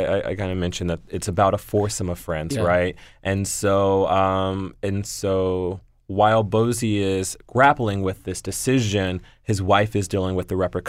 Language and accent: English; Memphis, Tennessee, United States; also born or lived in Nashville; I'm from Memphis, but I spent all of my summers and holidays in Nashville, where all of my family's from.